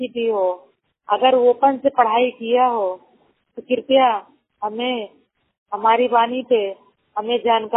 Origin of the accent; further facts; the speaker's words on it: Jaunpur, Uttar Pradesh, India; now in Mumbai, India; जिला जौनपुर के रहने वाली हूँ, मुंबई में रह रही हूँ।